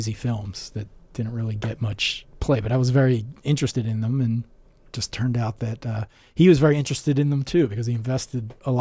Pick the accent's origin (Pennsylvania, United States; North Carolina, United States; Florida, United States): Pennsylvania, United States; Philadelphia; So I grew up in Philadelphia, and Philadelphia Museum of Art is just mind-bending.